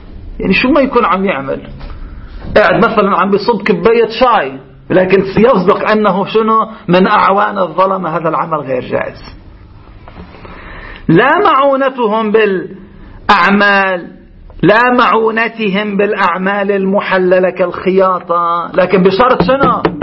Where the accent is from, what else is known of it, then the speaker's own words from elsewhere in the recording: Lebanon; عندنا في لبنان